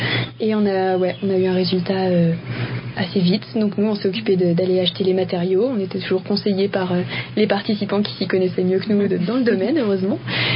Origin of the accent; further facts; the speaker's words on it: Île-de-France, France; je viens de la région parisienne, j'ai 23 ans et je suis diplômée de lettres